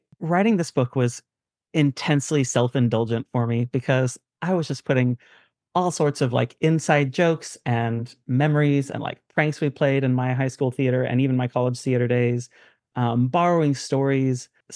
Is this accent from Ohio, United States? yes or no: no; Kansas City, Missouri, United States; Jackson is in Kansas City, just as I grew up in Kansas City.